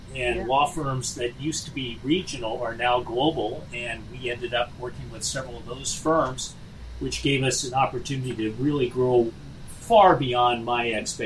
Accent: San Mateo, California, United States; I'm a California kid. I grew up in San Mateo in Northern California, and I came here to Southern California to go to college.

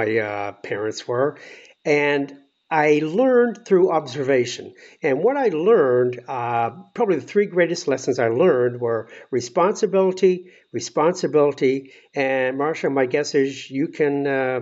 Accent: Halifax, Nova Scotia, Canada; So I grew up in Nova Scotia, Halifax, Nova Scotia, up in Canada. And I grew up in a very stable, very responsible family.

